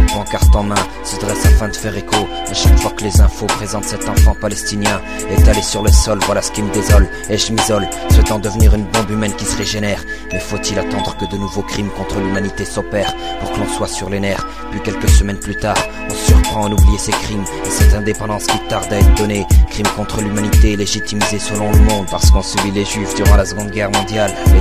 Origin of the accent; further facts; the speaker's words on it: Tunisia; Je suis tunisien, mais face à tout ce qui se passe, je me sens palestinien.